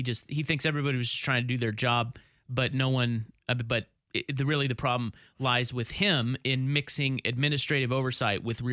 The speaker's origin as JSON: {"language": "English", "town": "Reno", "region": "Nevada", "country": "United States", "lives_now": "Modesto, United States", "said": "Feeling really good because I'm from Reno now in Modesto."}